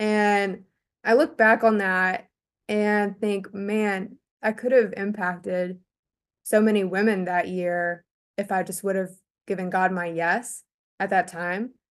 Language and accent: English; Missouri, United States; moved away as an adult; now in Raleigh, United States; basically I grew up in Missouri and then went to college in South Carolina where I played tennis and felt really called to move to Raleigh a couple years ago.